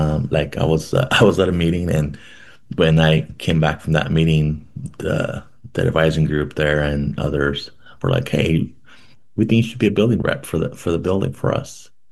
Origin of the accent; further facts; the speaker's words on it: San Diego, California, United States; also born or lived in Mexico; You know, I was born in Mexico. My mom, like many mothers and family members, my mother decided to immigrate for a better life for myself and my sisters. So she immigrated to San Diego, California. And then we grew up in a very humble home.